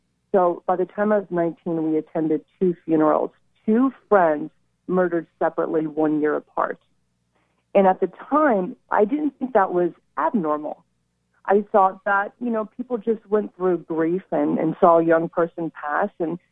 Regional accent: California, United States; what I discuss in the book is my environment, mostly growing up in the East Bay of Northern California.

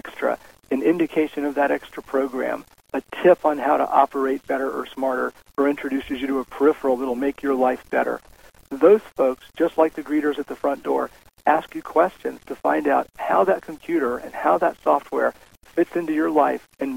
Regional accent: Winter Park, Florida, United States; namely Winter Park, Florida, a small college town next to Orlando, mm-hmm. my hometown, by the way.

